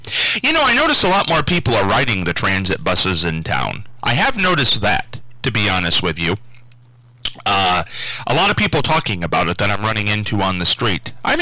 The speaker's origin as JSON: {"language": "English", "town": "Marion", "country": "United States", "tie": "born or raised there", "said": "when I was growing up in Marion"}